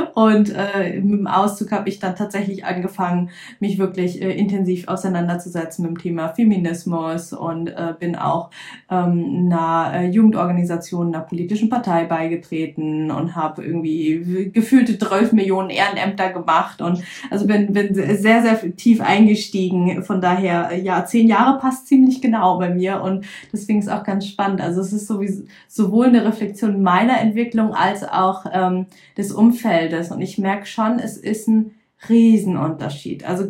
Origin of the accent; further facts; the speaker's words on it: Lower Saxony, Germany; ich komme aus der Lüneburger Heide